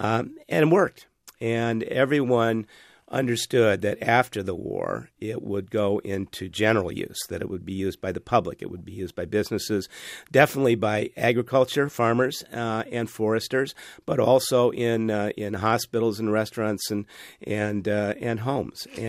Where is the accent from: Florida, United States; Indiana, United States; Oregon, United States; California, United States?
Florida, United States; I grew up in Florida in the late 1950s and early 1960s, and we had occasional outbreaks of encephalitis